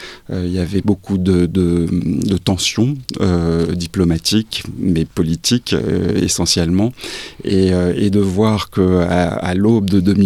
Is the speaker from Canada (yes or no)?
no; France; now in Melbourne, Australia; Alors surtout quand on est français, on sent que ici tout est fait pour privilégier le centre-ville